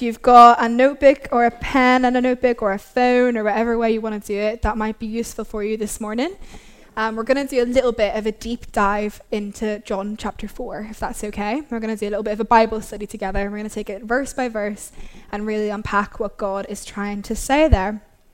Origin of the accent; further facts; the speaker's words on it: Derry, Northern Ireland, United Kingdom; accent: Derry twang; You might hear a bit of a twang in my accent. That's because I'm from a place called Derry in Ireland.